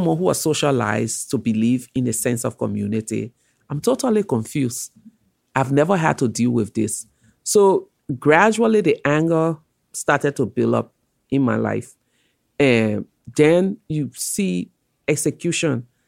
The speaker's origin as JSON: {"language": "English", "country": "Liberia", "tie": "born or raised there", "said": "Oh, my early childhood memory of Liberia was awesome. I grew up, I tell people, in a community, and I mean a real community. We had maybe 14 of Liberia's 16 tribe."}